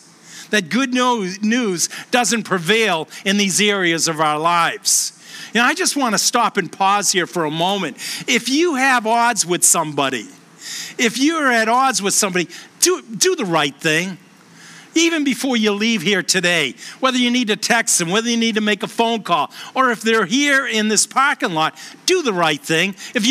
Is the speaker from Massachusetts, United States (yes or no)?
yes; Boston, Massachusetts, United States; accent: Boston; I'm a New Englander. I was born and raised in Boston. You can tell by the accent. I knew I wouldn't make it anywhere else. Nobody would understand me.